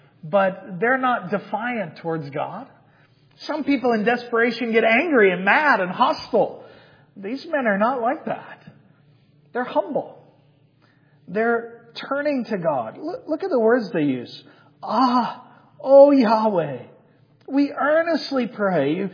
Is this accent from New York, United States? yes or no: no; Georgia, United States; Growing up in Georgia, our house was actually right on a river.